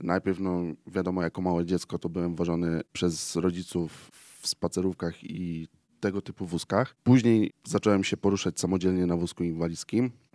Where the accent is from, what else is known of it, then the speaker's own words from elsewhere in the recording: Jelenia Góra, Lower Silesian Voivodeship, Poland; Ja od urodzenia mieszkam w dzielnicy Jeleniej Góry, czyli w Sobieszowie.